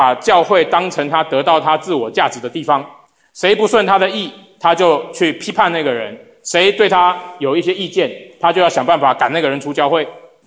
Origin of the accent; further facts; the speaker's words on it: China; moved away; 很多我们从中国来的移民